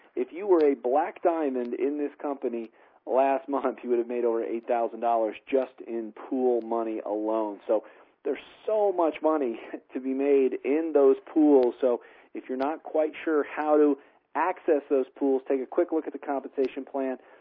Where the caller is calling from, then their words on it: Colorado, United States; I'm calling in from Colorado this evening.